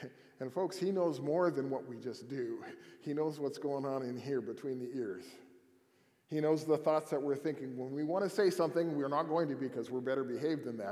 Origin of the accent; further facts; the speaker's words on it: Canada; now in Dallas, United States; I've been in Dallas for 32 years, I'm still a Canadian citizen, much to the chagrin of some of my friends. But I call Dallas home. It's the place I've lived longest in my life, even though I'm 65 years old.